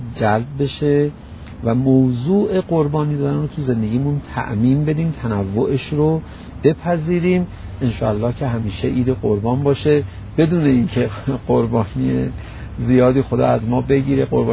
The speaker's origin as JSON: {"language": "Persian", "country": "Iran", "said": "اینم که میدید ما ایرانی هستیم"}